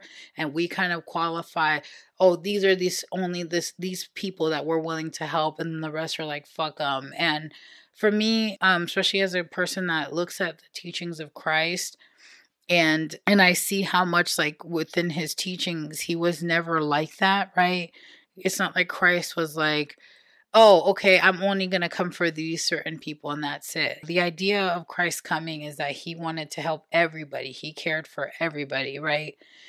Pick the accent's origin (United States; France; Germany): United States; Florida; especially for me growing up in Florida, growing up in an evangelical circle